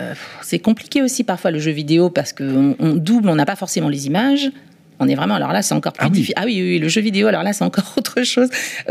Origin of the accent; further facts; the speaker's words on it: Martinique, France; born there; je suis née en Martinique.